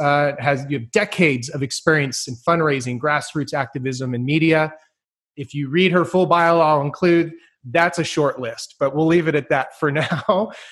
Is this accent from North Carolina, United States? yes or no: no; San Francisco, California, United States; born there; I was born in San Francisco, so it just gets stamped on you.